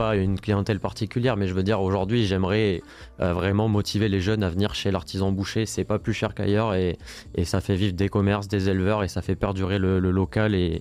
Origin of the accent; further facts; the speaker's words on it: Bergerac, Nouvelle-Aquitaine, France; je suis né à Bergerac, j'ai vécu aux alentours, donc on est d'ici